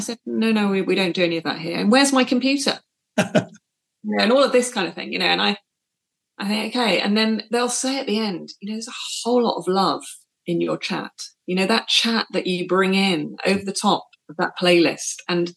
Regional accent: United Kingdom; I mean, I'm British.

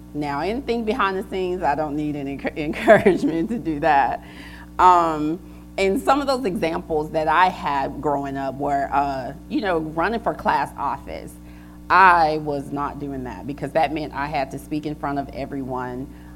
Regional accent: Little Cotton Plant, Arkansas, United States; I know I'm from Little Cotton Plant, Arkansas. Yeah, that's where I'm from, I'm serious. And not everyone sounds like me.

